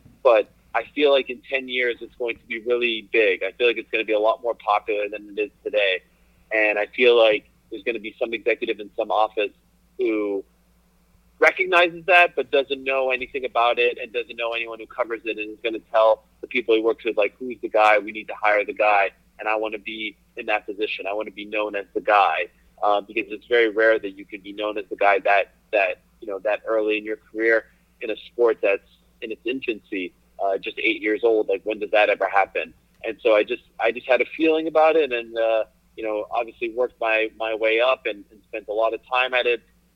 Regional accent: Montreal, Quebec, Canada; growing up in Montreal, you have to be an NHL fan.

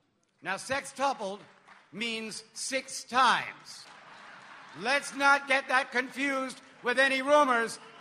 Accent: New York, United States; I'm a New Yorker. I'm not going to give up.

